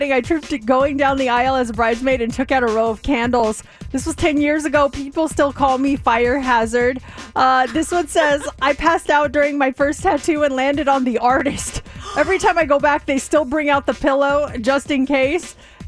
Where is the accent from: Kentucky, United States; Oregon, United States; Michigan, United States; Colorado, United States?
Colorado, United States; Littleton; Like I grew up in Littleton, Colorado, and it was predominantly a white area.